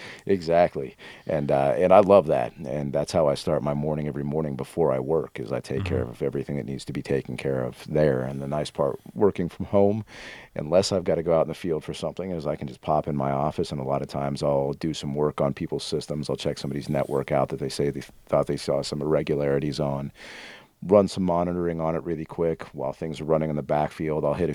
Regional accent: Rocky Mountains, United States; moved away as an adult; also born or lived in Denver; When I grew up in the Rockies, I did grow up in the mountains a lot, but I worked in Denver constantly.

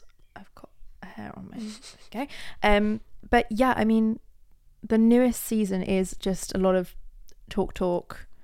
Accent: England, United Kingdom; It was haunting being an English, like a British fan that weekend

